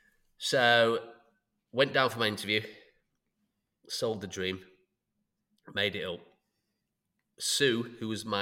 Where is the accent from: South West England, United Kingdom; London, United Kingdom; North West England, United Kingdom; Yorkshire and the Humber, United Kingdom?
Yorkshire and the Humber, United Kingdom; Huddersfield; also born or lived in Bahrain; So I was born in Bahrain, raised in Huddersfield.